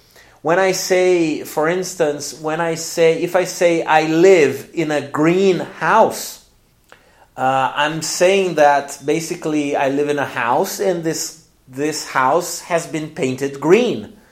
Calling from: Porto Alegre, Rio Grande do Sul, Brazil; English is a second language

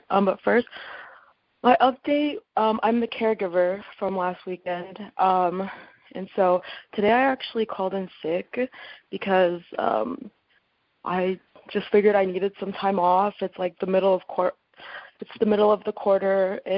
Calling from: Renton, Washington, United States; I'm calling from Renton.

